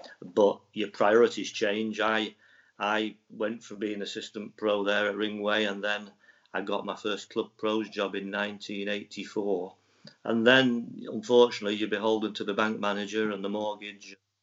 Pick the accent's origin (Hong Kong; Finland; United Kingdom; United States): United Kingdom; Worsley, North West England; I grew up in Manchester Worsley. I live right by a golf course, so I was very lucky.